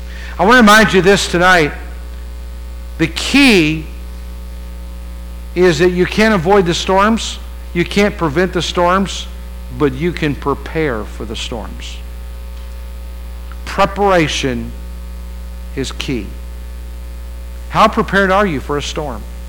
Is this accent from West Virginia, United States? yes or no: yes; West Virginia, United States; When I grew up in West Virginia, I remember growing up there and we had school drills.